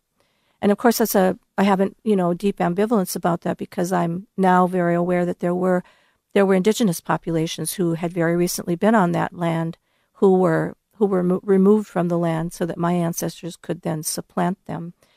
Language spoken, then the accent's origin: English; Napoleon, North Dakota, United States; when I was growing up in Napoleon, my hometown in North Dakota